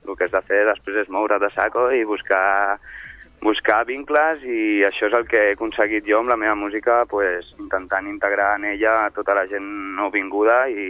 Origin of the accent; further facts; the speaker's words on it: Catalonia, Spain; first language Catalan; la meva llengua materna és el català. Jo em relaciono en català amb tothom, tant si és gent nouvinguda com gent nascuda aquí.